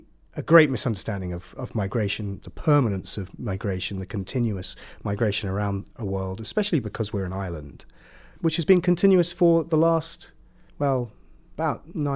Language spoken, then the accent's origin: English; Ipswich, East of England, United Kingdom; When they say to me, go back to where you came from, I'm from Suffolk, right? I mean, like, I do go back to Ipswich sometimes.